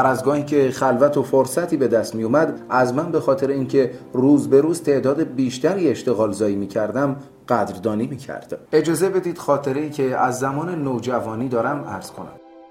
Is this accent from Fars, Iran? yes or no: no; Kashan, Isfahan, Iran; born there; متولد شهر شعر و کاشین، شهر طبیعت جذاب و اماکن تاریخی. من در سال 1327 در کاشان متولد شدم.